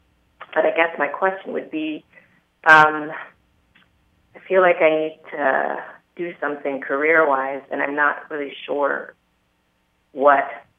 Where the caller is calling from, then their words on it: San Diego, California, United States; Oh, I'm in San Diego.